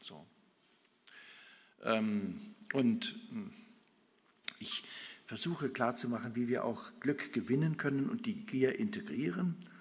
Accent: Saxony-Anhalt, Germany; Wenn ich jetzt höre, wie auch in meiner Heimat in der Altmark

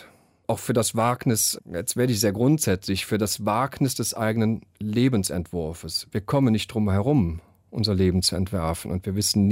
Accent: Cologne, North Rhine-Westphalia, Germany; Ich bin Kölner, ich komme aus dem katholischen Stall

